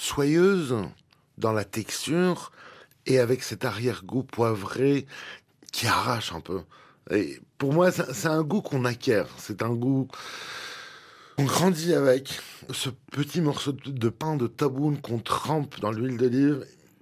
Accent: Bethlehem, West Bank, Palestine; French is a second language; moi je suis né à Bethléem. J'ai grandi à Bethléem d'une famille palestinienne, mais une famille qui a beaucoup voyagé avant. Et donc, j'ai passé la plupart de ma jeunesse à Bethléem, avec beaucoup d'allers-retours en France.

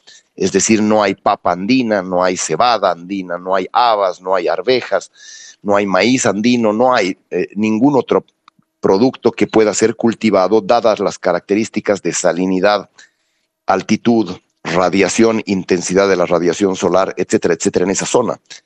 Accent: Bolivia; Lo único que podemos hacer como bolivianos es continuar en esta lógica de posicionamiento

